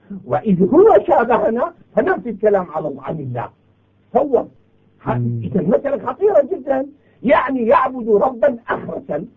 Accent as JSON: {"language": "Arabic", "country": "Syria", "said": "نحن أقول لك نحن أمر بسيط أنا شامي"}